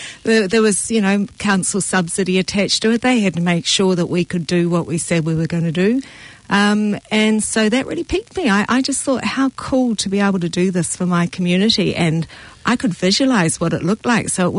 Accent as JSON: {"language": "English", "town": "Hamilton", "region": "Waikato", "country": "New Zealand", "tie": "born or raised there", "said": "I grew up in Hamilton, sort of most of my teenage years, and we had a place out in Raglan."}